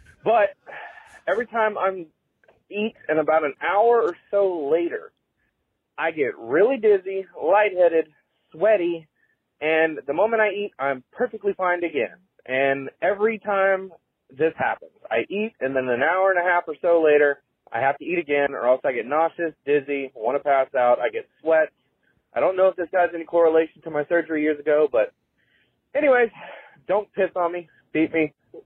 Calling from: Maryland, United States; I'm from Maryland.

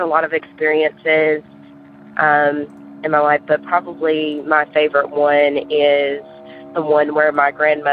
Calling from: Murfreesboro, Tennessee, United States; I'm from Murfreesboro, Tennessee.

